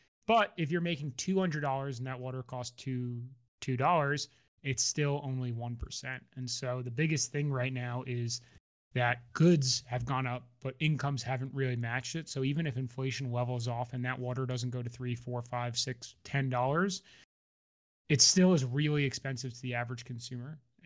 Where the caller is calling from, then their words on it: New York, United States; Yeah, New York. Got a finger on the pulse here in the heart of finance.